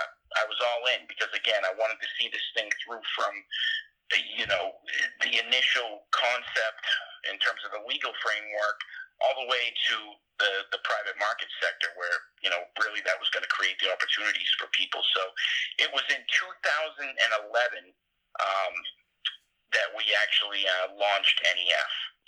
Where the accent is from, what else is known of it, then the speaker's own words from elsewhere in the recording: Maine, United States; up there at the State House here in Maine. And when I was approached with the opportunity to serve my hometown, I jumped at the opportunity.